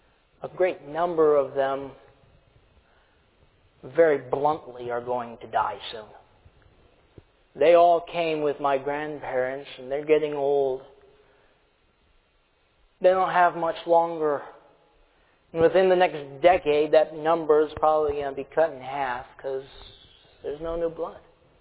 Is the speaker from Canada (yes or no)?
no; Brazil; I have both American citizenship and Brazilian citizenship. I grew up there in Brazil. I know the culture there.